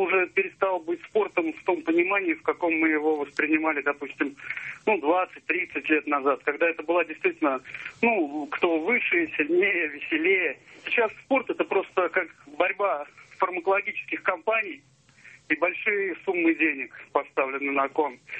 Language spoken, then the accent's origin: Russian; Tolyatti, Samara Oblast, Russia; я из Тольятти.